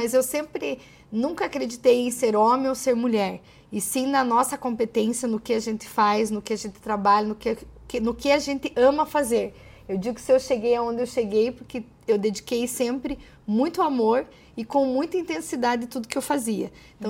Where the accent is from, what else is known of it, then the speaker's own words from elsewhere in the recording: Castro, Paraná, Brazil; no município de Castro, qual eu sou natural. Eu trabalhava aqui em Ponta Grossa e fui convidada a retornar à minha cidade natal.